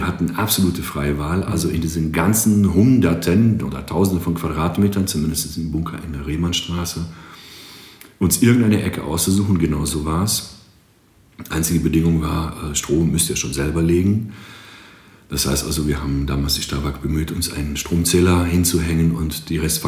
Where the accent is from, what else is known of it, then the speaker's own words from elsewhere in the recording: Greece; moved away as an adult; now in Aachen, Germany; Ich komme tatsächlich aus Griechenland, bin selber Musiker, Schlagzeuger. Ich kam nach Aachen 1984, direkt nach meinem Abitur mit 18 Jahren.